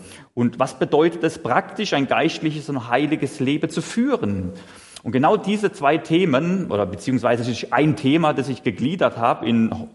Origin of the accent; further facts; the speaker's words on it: Freiburg im Breisgau, Baden-Württemberg, Germany; now in Dierdorf, Germany; Ich komme ursprünglich aus Freiburg im Breisgau. Ich denke, das merkt man wahrscheinlich jetzt dann auch im Laufe der Predigt. Der Dialekt ist ein bisschen wahrscheinlich ungewöhnlich für euch